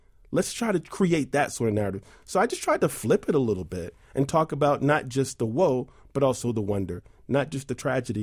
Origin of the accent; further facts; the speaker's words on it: New York City, New York, United States; I grew up in New York City. I have two amazing sisters and a brother.